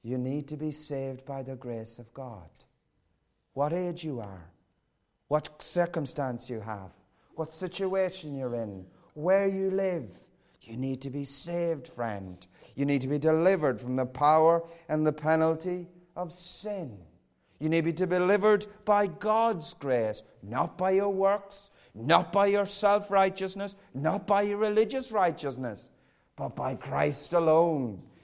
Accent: Ireland; accent: Irish; I grew up in a loving Roman Catholic home in the south of Ireland. You can tell that from my accent.

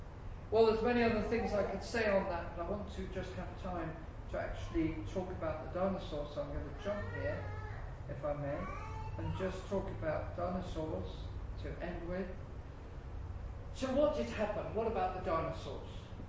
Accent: United Kingdom; of course being Brits, sort of still a bit foolish as regards American huge distances

